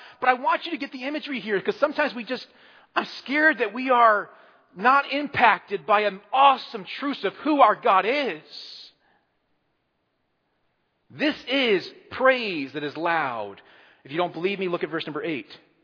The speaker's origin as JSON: {"language": "English", "region": "Midwest", "country": "United States", "said": "I'm a Midwesterner, not a Wisconsiner by heart, but I'm a Midwesterner by heart."}